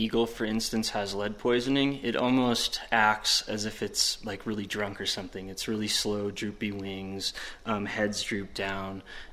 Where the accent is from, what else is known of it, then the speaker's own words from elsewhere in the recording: Wisconsin, United States; I'm from Wisconsin, you've got a 9-day deer hunting season